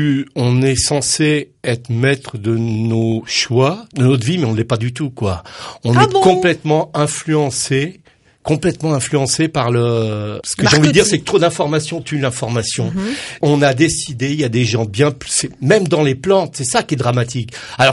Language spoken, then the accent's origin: French; Lescure-d'Albigeois, Occitanie, France; donc je viens de l'Escure d'Albigeois, alors un petit village à côté d'Albi.